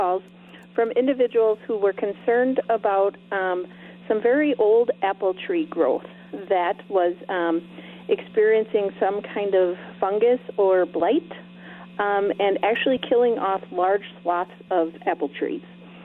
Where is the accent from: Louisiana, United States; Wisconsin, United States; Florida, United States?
Wisconsin, United States; Yes, I'm actually from Forest County and associated with Extension.